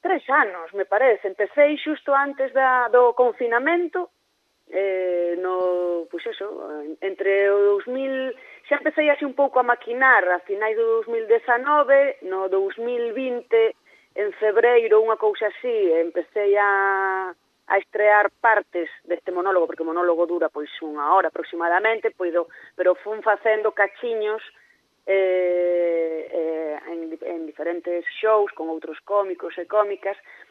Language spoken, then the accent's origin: Galician; Muxía, Galicia, Spain; also born or lived in Santiago de Compostela / Corcubión; nacín en Santiago de Compostela, pero non vin vivir ata aquí a Santiago ata que xa era adolescente. Entón, todo que a miña infancia é parte da adolescencia, pois a pasei entre Muxía e Corcubión.